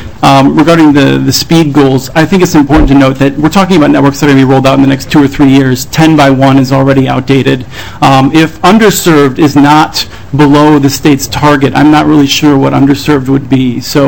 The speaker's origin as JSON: {"language": "English", "region": "Pennsylvania", "country": "United States", "tie": "born or raised there", "said": "I grew up in Pennsylvania, so I'm familiar with it."}